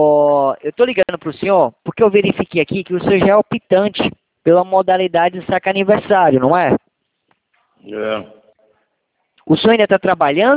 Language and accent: Portuguese; Atibaia, São Paulo, Brazil; Eu sou aqui de São Paulo, Atibaia, aqui do sítio, onde é o sítio do Lula, né?